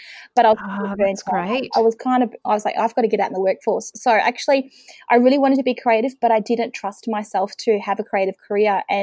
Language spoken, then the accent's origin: English; Melbourne, Victoria, Australia; also born or lived in Western Australia; now in Bairnsdale, Australia; So I am originally from Melbourne. I spent some time living in WA for a few years as a kid and wound back in Victoria. Now living in East Gippsland, which is regional Victoria, about 3.5 hours away from Melbourne.